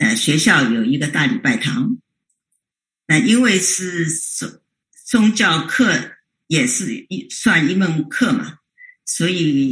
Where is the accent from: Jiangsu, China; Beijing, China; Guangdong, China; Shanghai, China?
Shanghai, China; also born or lived in Hong Kong; now in United States; 那我是上海人。我从1962年从上海到香港，完了1975年从香港到美国，一直到今天。